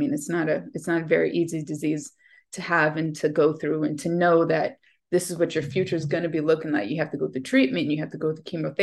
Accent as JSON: {"language": "English", "country": "United States", "said": "I am from the United States."}